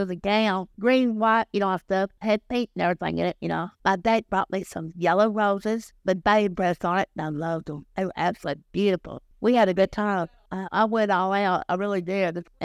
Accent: Princeton, United States; I was born right here in Princeton. And my parents was … we lived up there on Maxwell Street, second house in the corner, 504 Maxwell Street

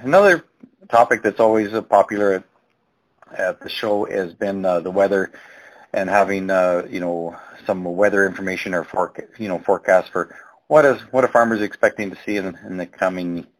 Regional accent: Marwain, Alberta, Canada; I'm a farmer from Marwain, Alberta

